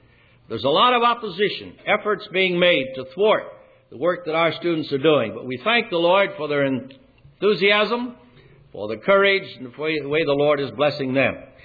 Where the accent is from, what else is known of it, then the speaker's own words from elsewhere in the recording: United States; I'm glad I'm an American. I'm glad that our forefathers came to this country